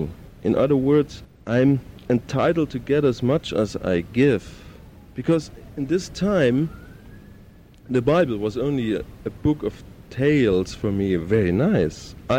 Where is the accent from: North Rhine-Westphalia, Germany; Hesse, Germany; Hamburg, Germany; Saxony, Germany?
Saxony, Germany; Leipzig; I grew up in Leipzig. It's a big city like Frankfurt, and you have some possibilities.